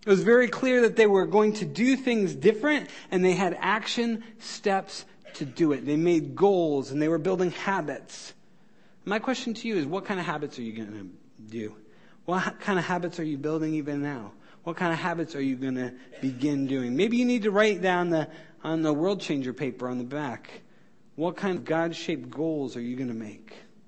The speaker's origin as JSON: {"language": "English", "country": "United States", "lives_now": "South Dakota, United States", "said": "I'm an American. I live in South Dakota."}